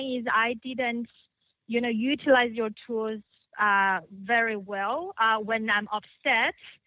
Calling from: Sydney, New South Wales, Australia; Oh, I'm just saying I'm calling from Australia, Sydney.

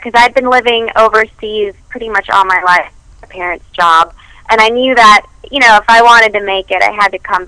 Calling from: Washington, District of Columbia, United States; I'm in Washington, D.C. right now.

